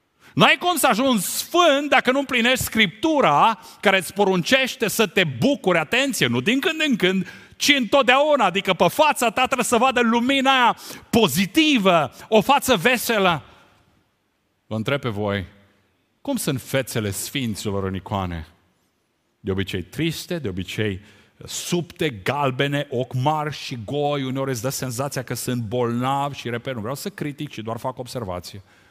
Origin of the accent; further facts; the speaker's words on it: Romania; Noi suntem români și ne mândrim cu asta.